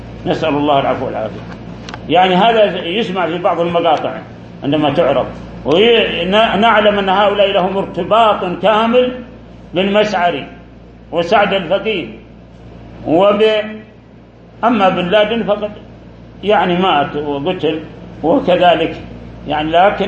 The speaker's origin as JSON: {"language": "Arabic", "country": "Saudi Arabia", "said": "داخل بلادنا السعودية"}